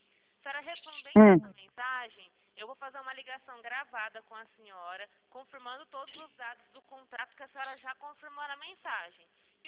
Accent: Araçatuba, São Paulo, Brazil

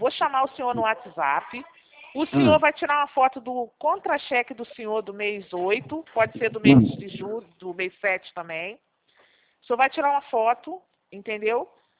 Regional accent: Rio de Janeiro, Brazil; Eu sou carioca da gema.

